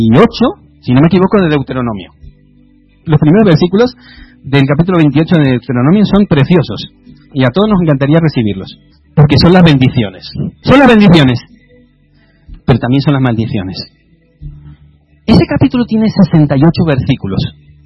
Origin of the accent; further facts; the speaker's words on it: Spain; Claro, yo vengo de aquí de España, aquí no se conduce eso.